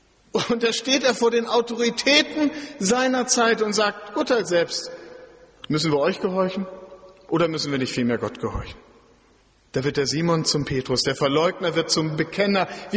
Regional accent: Lower Saxony, Germany; Ich habe Ihnen gesagt bei der Vorstellung, ich bin Ostfriese.

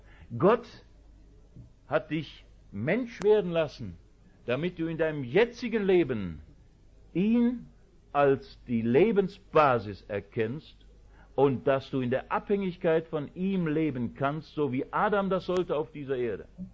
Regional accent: Wuppertal, North Rhine-Westphalia, Germany; Ich bin noch im Krieg geboren. Ich habe noch die Jahre 45 bis 49 mitgemacht, wo ich auf den Straßen von Wuppertal Brennnesseln gesucht habe

